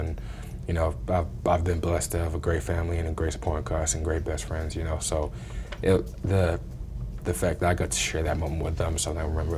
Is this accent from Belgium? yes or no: no; England, United Kingdom; now in United States; I came from England and now I'm in America playing a sport that is, you know, dominated by Americans. Now I'm one of only five English players playing it